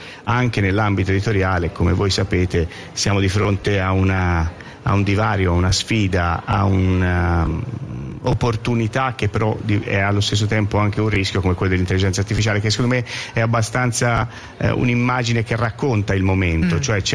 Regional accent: Pisa, Tuscany, Italy; sono pisano, quindi la marineria e la Repubblica Marinara di Pisa è dentro di me

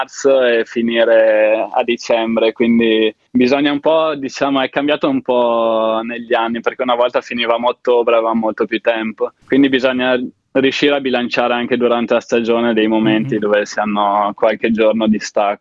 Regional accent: Verona, Veneto, Italy; i miei genitori sono entrambi inglesi e quindi per questo ho il nome e il cognome. Però sono nato a Verona e sono cresciuto lì, ho vissuto tutta la vita a Verona

